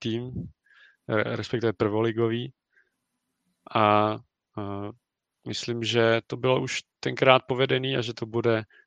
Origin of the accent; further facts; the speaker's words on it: České Budějovice, South Bohemian Region, Czechia; Nemám kořený v Hluboké, ale jsem z Budějovic, takže to je hned kousek.